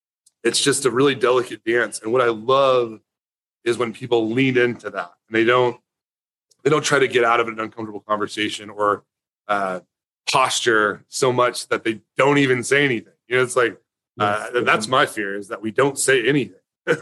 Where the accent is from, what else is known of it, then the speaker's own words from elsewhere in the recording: Decatur, Texas, United States; we grew up in a poor area of Decatur, Texas, which is my hometown. It's in Wise County.